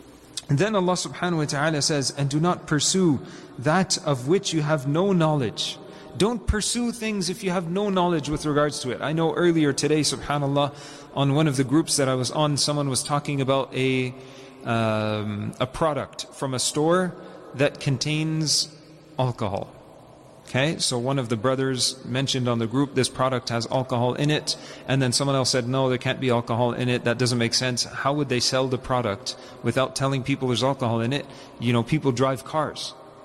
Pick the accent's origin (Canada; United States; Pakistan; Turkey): Canada; Montreal, Quebec; when we were being raised, growing up in Montreal